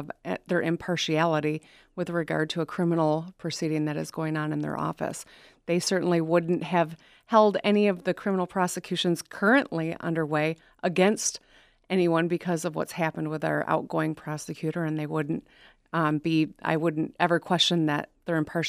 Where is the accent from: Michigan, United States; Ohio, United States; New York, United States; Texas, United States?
Michigan, United States